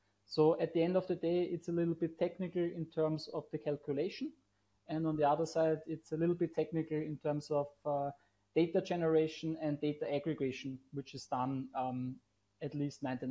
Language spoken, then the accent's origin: English; Austria; And to myself, born and raised in Austria, in the middle of Europe, I am a finance professional